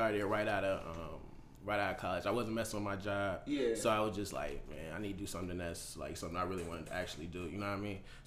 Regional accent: Virginia, United States; Like, I'm from Virginia. I'm from VA for sure, you know what I'm saying? Got a lot of family up north, got a lot of family in the Midwest, so I was just a lot of moving and grooving when I was growing up

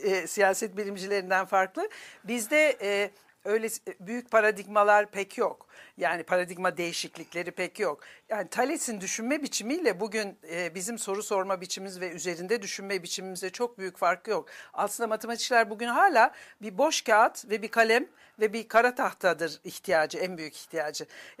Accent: Ankara, Turkey; Ben yıllarca Ankara'da büyüdüm. Ankara'da Doktor Vali Reşit Caddesi'nde oturdum. Ya 15-16 yaşındaydım.

